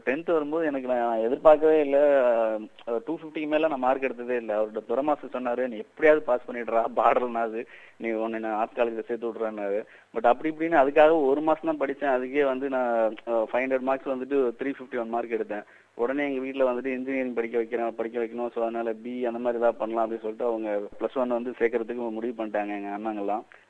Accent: Kumbakonam, Tamil Nadu, India; என்னுடைய சொந்த ஊர் கும்பகோணம். அங்கதான் என்னுடைய வாழ்க்கை நடைமுறைகள் வந்து கிட்டத்தட்ட ஒரு 2001 வரைக்கும் அங்கதான் போனுச்சு.

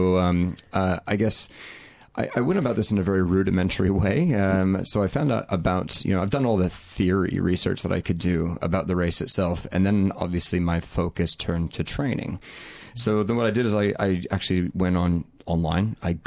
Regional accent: Colorado, United States; You might be able to tell by what's left of my accent. I'm actually originally from Colorado in the U.S.

